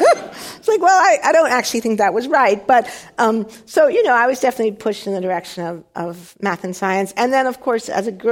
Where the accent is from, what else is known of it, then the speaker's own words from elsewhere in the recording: United States; in the 1960s, growing up in the United States, if you were able to do science, you were strongly encouraged to do that.